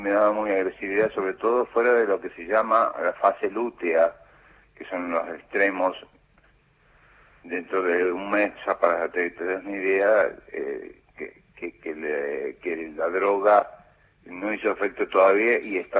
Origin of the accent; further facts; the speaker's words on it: Corral de Bustos, Córdoba, Argentina; Soy oriunda de Corral de Bustos. Limitamos con Santa Fe al sureste de la provincia.